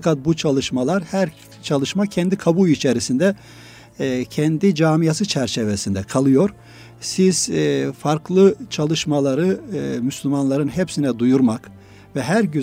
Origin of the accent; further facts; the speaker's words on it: Biga, Çanakkale, Turkey; Biga, Çanakkale Biga doğumluyum. İlkokul ve liseyi köyümde ve liseyi Biga'da okuduktan sonra